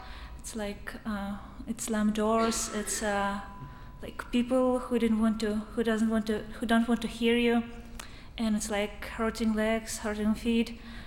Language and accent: English; Kazakhstan; and I'm from Kazakhstan.